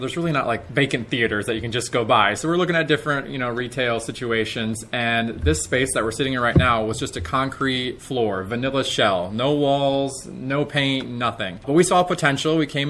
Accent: Michigan, United States; We both started when we were about 6 or 7 years old. We're both from Michigan.

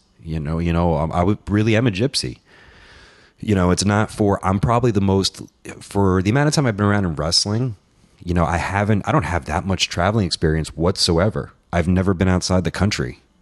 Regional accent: Queens, New York, United States; born there; I'm back in Queens. I was born in Queens, and now I'm back here at 32 years old, back home.

